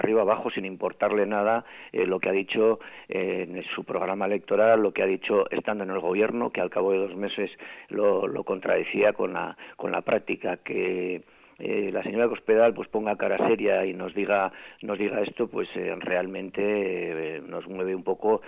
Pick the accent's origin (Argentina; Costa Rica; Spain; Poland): Spain; Navarre; Aquí, por ejemplo, de donde yo vengo, ¿no?, en Navarra